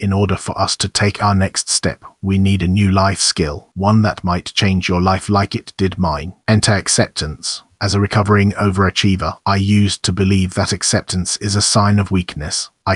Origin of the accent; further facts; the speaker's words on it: United Kingdom; But as a Brit enduringly baffled by Brexit or what's happening with international politics